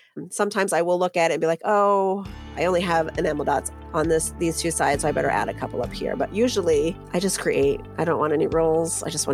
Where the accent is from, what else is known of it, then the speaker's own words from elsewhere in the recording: Illinois, United States; I am from Illinois. I live in a small town here in Illinois with my husband, Mike, and our kids and two dogs.